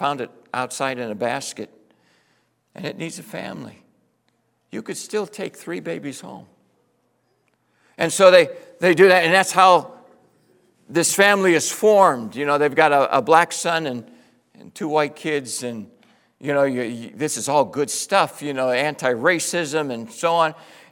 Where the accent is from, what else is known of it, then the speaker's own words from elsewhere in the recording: Pittsburgh, Pennsylvania, United States; Barb and I were both born and raised in Pittsburgh.